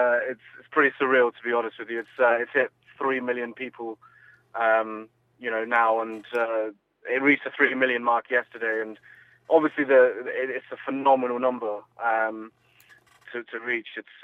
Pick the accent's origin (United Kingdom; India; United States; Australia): United Kingdom; England; I was born here, bred here. I'm just as British as everyone else.